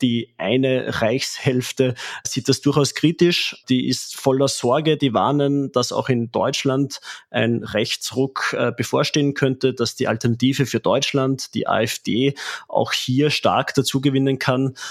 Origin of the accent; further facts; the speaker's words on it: Austria; now in Berlin, Germany; Genau, als Österreicher kann man sagen, wir sind endlich wieder wer.